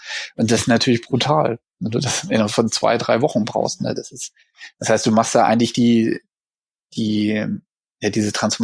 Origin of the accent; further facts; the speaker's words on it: Berlin, Germany; ich komme ja aus Berlin